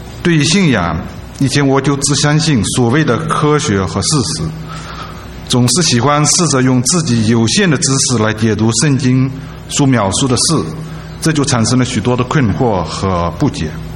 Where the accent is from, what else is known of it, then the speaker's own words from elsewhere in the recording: Zhejiang, China; now in Tenafly, United States; 现住 Tenafly， 我来自中国大陆的浙江。我年轻时候也接触过基督教，也拜读过圣经，特别是在上海读书和来美国后有段时间